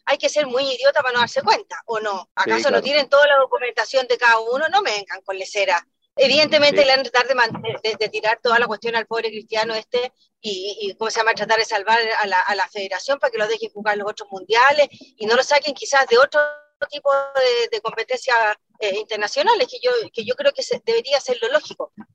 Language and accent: Spanish; Chile; soy súper chilena para mis cosas